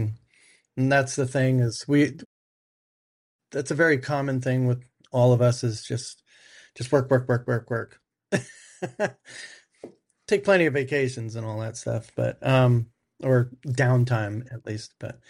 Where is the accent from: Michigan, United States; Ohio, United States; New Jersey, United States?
New Jersey, United States; Cedar Grove; I did grow up in Cedar Grove, there in Cedar Grove.